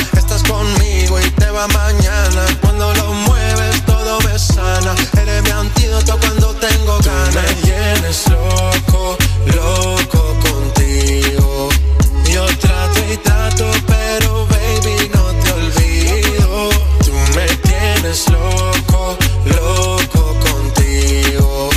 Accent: Saint-Jean-d'Angély, Nouvelle-Aquitaine, France; moi, typiquement, je viens de Saint-Jean-d'Angély, il n'y a pas de Starbucks.

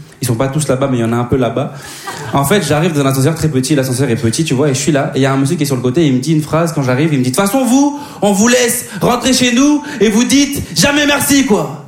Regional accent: Bordeaux, Nouvelle-Aquitaine, France; now in Paris, France; Moi je suis pas d'ici, moi je suis de Bordeaux. Je découvre Paris petit à petit.

